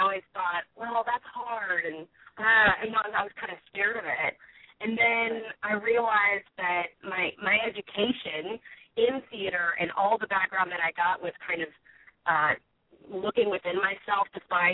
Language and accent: English; Alabama, United States; now in Los Angeles, United States; Well, I grew up in Alabama. I lived there for 22 years. I had an awesome upbringing, very supportive parents.